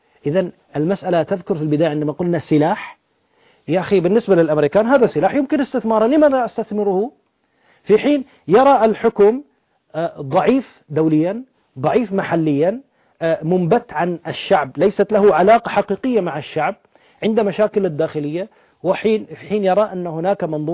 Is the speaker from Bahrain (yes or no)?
yes; Bahrain; تطبيقات اللاعنف عندنا في البحرين